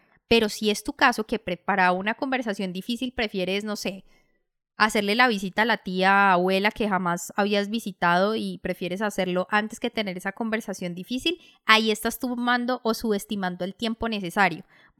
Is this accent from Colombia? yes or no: yes; Colombia; en Colombia siempre decimos, como buenos colombianos, llegamos tarde o lo dejamos para última hora.